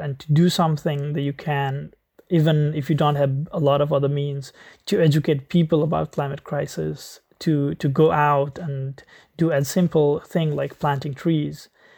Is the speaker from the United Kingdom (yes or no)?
no; Nepal; I grew up in Nepal